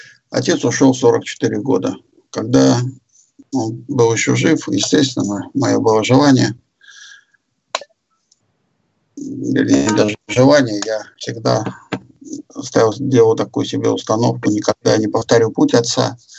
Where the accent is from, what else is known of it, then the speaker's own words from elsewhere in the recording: Kaliningrad, Kaliningrad Oblast, Russia; Я алкоголик из Калининграда.